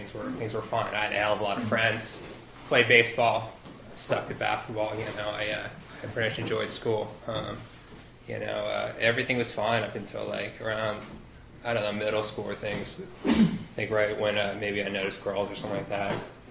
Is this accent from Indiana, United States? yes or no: no; Larkspur, California, United States; So I grew up here in California. I grew up in the North Bay. I'm from Marin County, rough and tumble Larkspur. my parents are German immigrants.